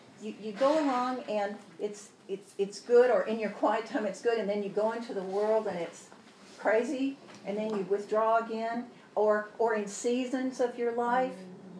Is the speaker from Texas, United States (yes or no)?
yes; Texas, United States; I'm from Texas, the Longhorns.